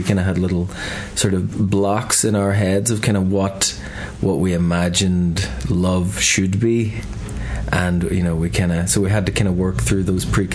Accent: Ulster, Ireland; I'm from Donegal here, born and reared.

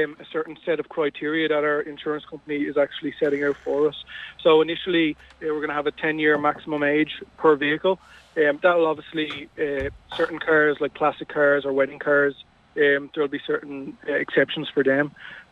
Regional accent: County Wicklow, Ireland; If we do want to rent from the country, I'm myself from Wicklow, so it can be quite difficult when I'm stuck.

